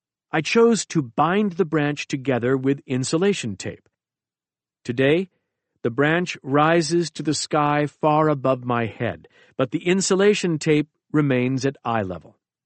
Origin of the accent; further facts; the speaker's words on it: Beit Hanan, Central District, Israel; I grew up in Israel on our family's farm in Beit Hanan, a village about 15 miles south of Tel Aviv.